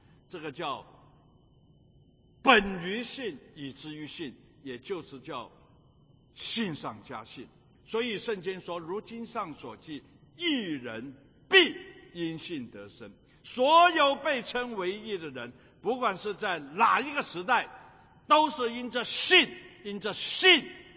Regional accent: Hong Kong; 因为那个时候在香港是在难民区成长的

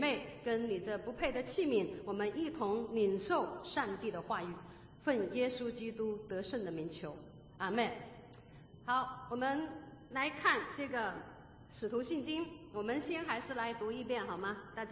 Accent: China; 我们平常我们中国人呢就喜欢常常就说老天爷哈

